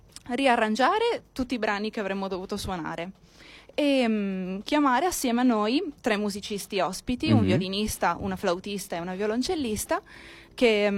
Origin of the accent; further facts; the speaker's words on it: Villa Vicentina, Friuli-Venezia Giulia, Italy; l'unica non locale sono proprio io, che vengo da Villa Vicentina, un paese in provincia di Udine